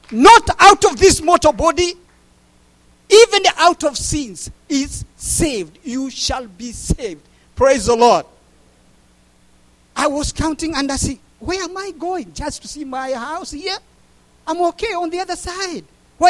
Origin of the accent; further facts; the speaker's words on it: Kenya; Excuse me, I'm a Kikuyu from down there. So L and R, they